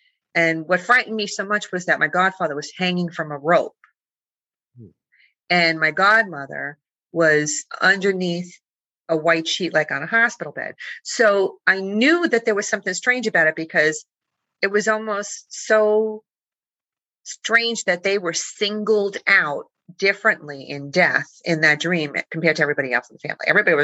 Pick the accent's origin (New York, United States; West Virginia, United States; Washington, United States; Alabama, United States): New York, United States; Bronx; now in New Jersey, United States; I was born and raised in the Bronx, Throgs Neck. I'm a Throgs Necker, right by the bridge. I've spent more of my life in New Jersey, though, because we moved here not too long